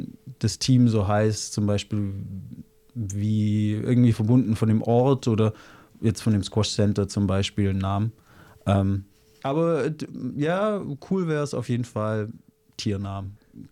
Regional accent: Tettnang, Baden-Württemberg, Germany; Also, ich komme aus Tettnang, ist bei Friedrichshafen, Bodensee-Gegend.

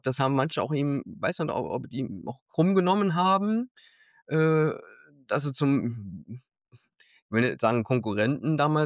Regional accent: Trier, Rhineland-Palatinate, Germany; Aber ich komme aus Trier, hier aus der Nähe von Trier.

